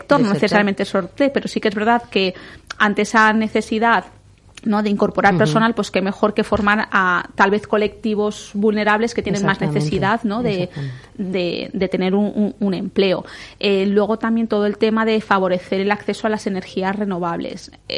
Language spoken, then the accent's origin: Spanish; Alicante, Valencian Community, Spain; por mi acento sabéis que no soy de Murcia